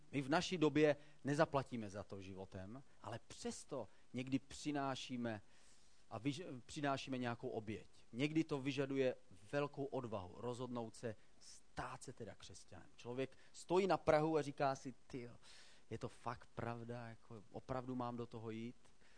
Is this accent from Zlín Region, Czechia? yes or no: yes; Kroměříž, Zlín Region, Czechia; A pouze z hodou okolností je to stejné město, odkud pocházím já.